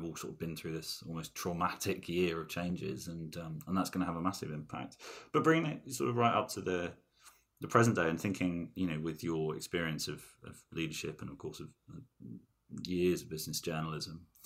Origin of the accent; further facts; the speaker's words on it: London, United Kingdom; I grew up in London